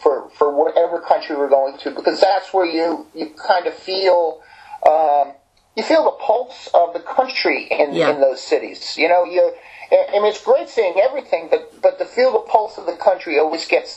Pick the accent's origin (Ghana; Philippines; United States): United States; New Jersey; if you don't know, we are slower cousins from New Jersey, so how about a little respect?